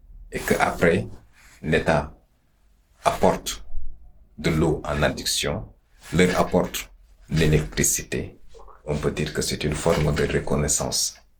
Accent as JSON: {"language": "French", "country": "Senegal", "said": "chez nous au Sénégal"}